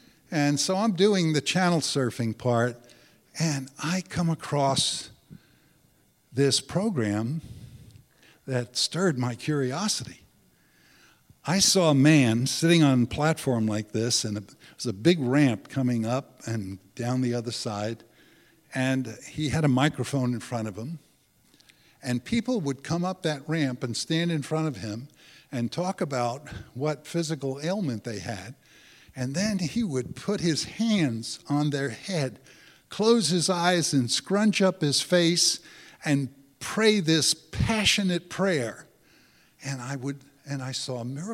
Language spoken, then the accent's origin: English; Long Island, New York, United States; Now, I grew up on Long Island, and like many Italians, came from a Catholic background, and not a very religious family.